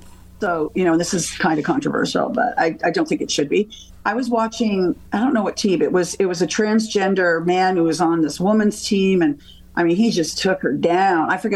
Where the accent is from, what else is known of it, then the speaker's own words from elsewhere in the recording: Canada; My mother was born and raised in Ireland. My father was born and raised. He went from Lithuania to London. So I'm first gen Canadian.